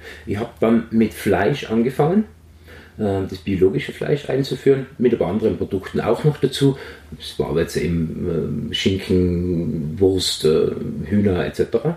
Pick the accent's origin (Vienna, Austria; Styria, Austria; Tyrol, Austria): Tyrol, Austria; also born or lived in Ireland / England / France; bin aus Tirol.